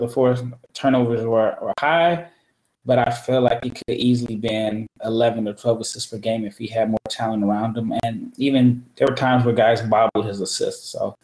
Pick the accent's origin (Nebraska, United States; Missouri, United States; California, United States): Nebraska, United States; Omaha; Omaha, my hometown.